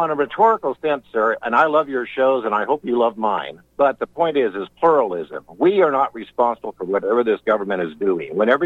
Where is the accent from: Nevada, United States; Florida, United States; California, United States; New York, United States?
Nevada, United States; Las Vegas; But I'm from Vegas originally, and I hung around with … My dad was a big casino manager there